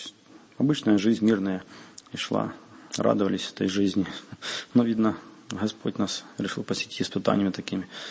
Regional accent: Volyn Oblast, Ukraine; moved away as an adult; now in Donbas; Родился вообще на Западной Украине, в Волынской области. Там вырос, поступил в семинарию в Киевскую. Там же женился, ну, сюда приехал, на Донбасс.

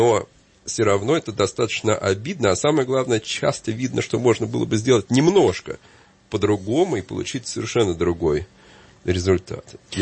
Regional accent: Moscow, Russia; к которому я привык как москвич

